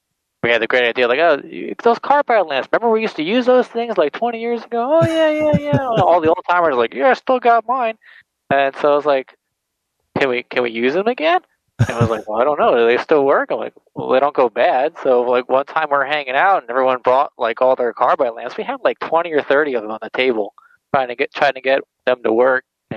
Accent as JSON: {"language": "English", "region": "New Jersey", "country": "United States", "tie": "born or raised there", "said": "Yeah, New Jersey. I grew up in New Jersey. I was in a Boy Scout troop"}